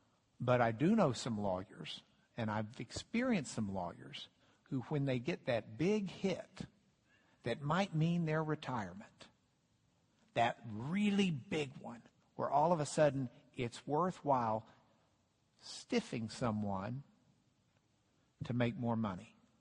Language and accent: English; Lubbock, Texas, United States; I said, I grew up in Lubbock, Texas, and my parents taught me a couple of rules.